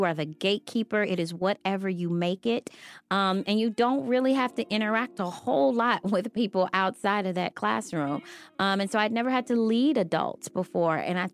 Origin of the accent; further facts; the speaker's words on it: Cincinnati, Ohio, United States; also born or lived in Kentucky; obviously I was born in Kentucky, but then moved when I think I was like 4 or 5 years old, and started school in Cincinnati and did all of elementary school.